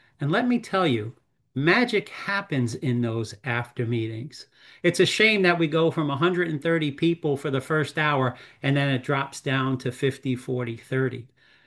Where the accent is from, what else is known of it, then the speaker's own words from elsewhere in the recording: White Plains, New York, United States; I'm from White Plains, New York.